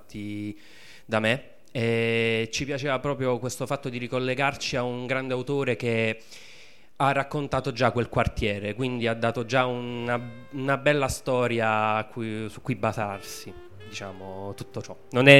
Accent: Rome, Lazio, Italy

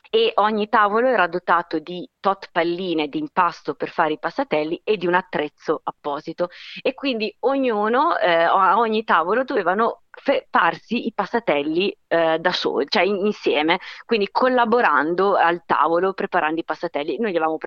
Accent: Bologna, Emilia-Romagna, Italy; una buona ricetta tipica delle mie parti, che sono di Bologna

